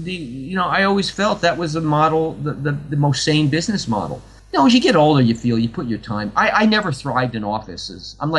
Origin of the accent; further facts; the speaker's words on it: New Jersey, United States; now in California, United States; I live in California, but I'm actually from New Jersey. I used to go to Atlantic City.